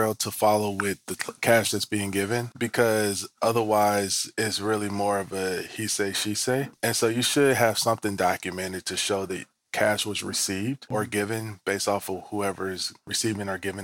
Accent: Tennessee, United States; I'm from Tennessee, so.

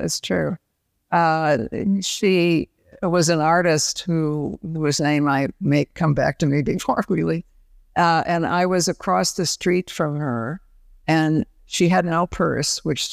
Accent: Toledo, Ohio, United States; when I was growing up in Toledo, I was taking dancing lessons, and I thought that this was the one thing that was going to get me out of Toledo.

